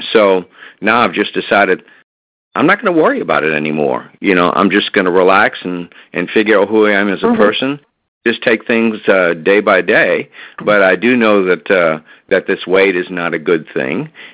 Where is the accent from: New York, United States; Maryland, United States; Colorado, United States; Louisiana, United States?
Louisiana, United States; New Orleans; well, I'm from New Orleans